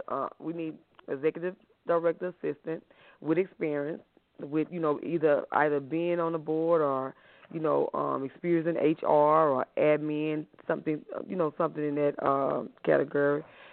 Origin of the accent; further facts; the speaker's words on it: Baton Rouge, Louisiana, United States; moved away as an adult; now in Atlanta, United States; I'm 42 years old. I'm from Baton Rouge, Louisiana. My husband and I, and with family, relocated to Atlanta, Georgia. I think it's been about 11 years now.